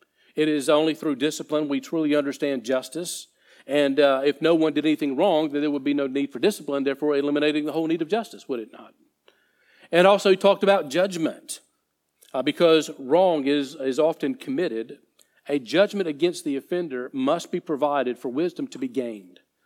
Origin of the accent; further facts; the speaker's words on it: the South, United States; It's one I grew up with down in the South.